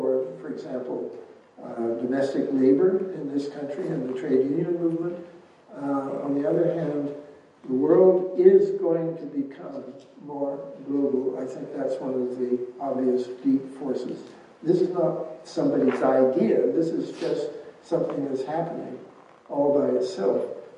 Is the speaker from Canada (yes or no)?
yes; Canada; And as a Canadian, I really agonized about NAFTA when it was negotiated.